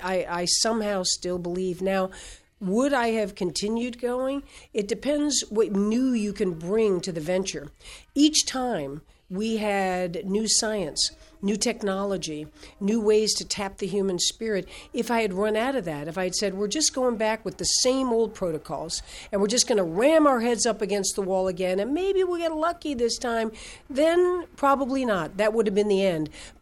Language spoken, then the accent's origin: English; Fort Lauderdale, Florida, United States; Yeah, well, first of all, I grew up in Fort Lauderdale, Florida.